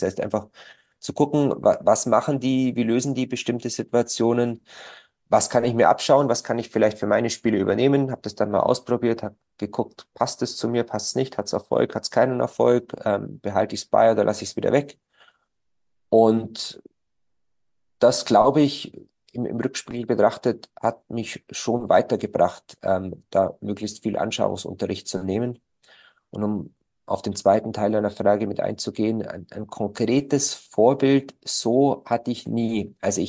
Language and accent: German; Bavaria, Germany; ich bin im Bezirk Schwaben groß geworden.